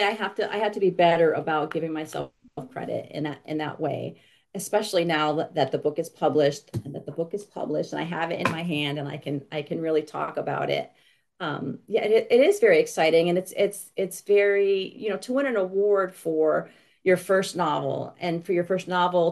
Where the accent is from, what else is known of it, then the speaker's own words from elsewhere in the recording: Connecticut, United States; now in Vermont, United States; So I live in Vermont. I grew up in Connecticut